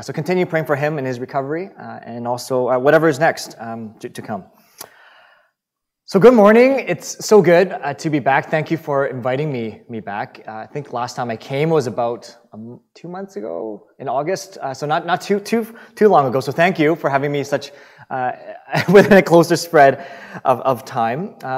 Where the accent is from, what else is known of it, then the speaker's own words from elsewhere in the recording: Vancouver, British Columbia, Canada; I'm born and raised in Vancouver with my younger brother, and she took my brother, younger brother and I back to Hong Kong.